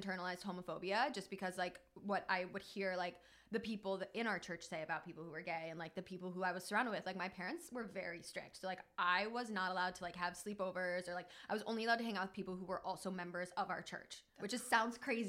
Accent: Ohio, United States; I grew up in like a super religious like Midwestern, I'm from Ohio, so it's just like not really big there, like super conservative.

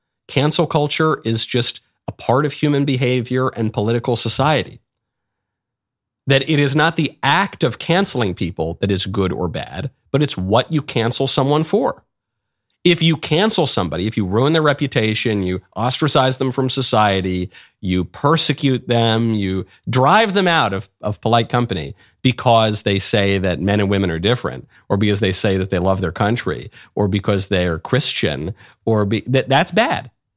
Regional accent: New York, United States; Maybe it's because I am a New Yorker myself, but this kind of reaction, I love it.

